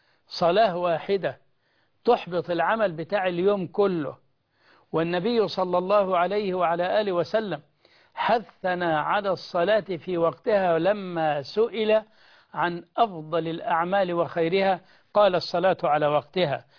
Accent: Egypt; إحنا مش من أهل مكة لكن إحنا من مصر

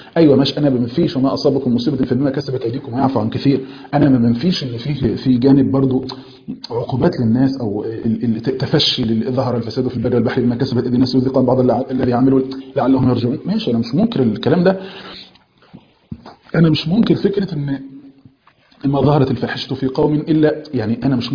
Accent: Egypt; زي ما بيقولوا عندنا في مصر

